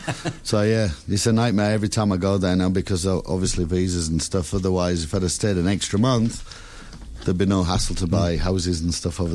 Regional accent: Yorkshire and the Humber, United Kingdom; Of course, I'm a Yorkshire man.

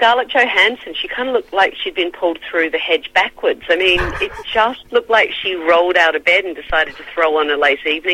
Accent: Australia; lots of Australian references and where I grew up in Australia and all of that kind of stuff.

